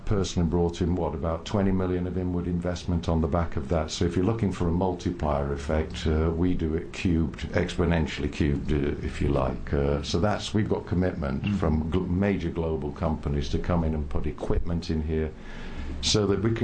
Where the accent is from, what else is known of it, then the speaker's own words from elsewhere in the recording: Sheffield, Yorkshire and the Humber, United Kingdom; attracting and keeping the best talent in my hometown of Sheffield.